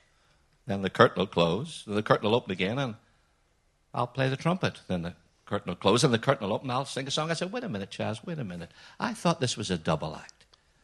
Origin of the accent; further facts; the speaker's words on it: Northern Ireland, United Kingdom; we're both from Northern Ireland.